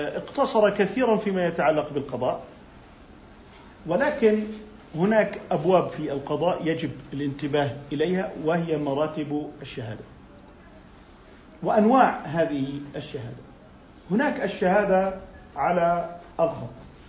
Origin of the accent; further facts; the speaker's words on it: Jordan; فالقضاء العشائري اللي عندنا في الأردن قضاء مشرف